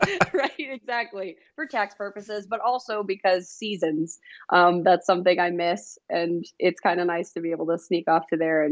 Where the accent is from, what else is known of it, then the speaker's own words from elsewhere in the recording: Dallas, Texas, United States; And then did a little bit in my hometown of Dallas, Texas.